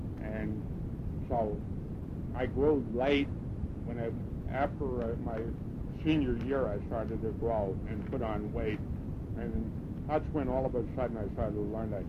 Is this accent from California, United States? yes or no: yes; San Francisco, California, United States; Yes, we grew up in San Francisco, and I have one brother, no sisters